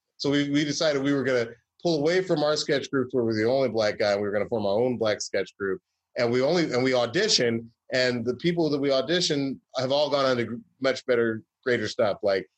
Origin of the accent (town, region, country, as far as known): the South, United States; born or raised there